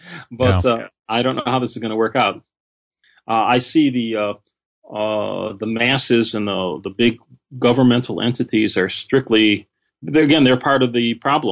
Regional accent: Detroit, Michigan, United States; You know, I come from Detroit, which was a city with problems.

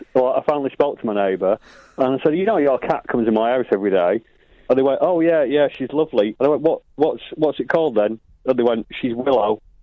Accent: Rochdale, North West England, United Kingdom; because I'm from Rochdale

